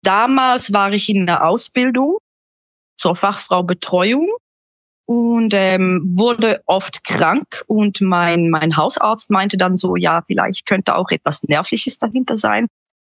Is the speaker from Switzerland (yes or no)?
yes; Switzerland; Ich komme aus der Schweiz, bin 40 Jahre alt